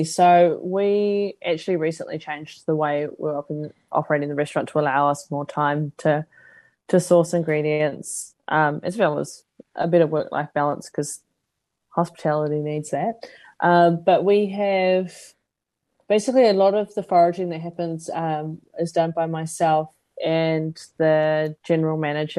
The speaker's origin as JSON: {"language": "English", "country": "New Zealand", "tie": "born or raised there", "said": "I've grown up in this country, I am a Kiwi"}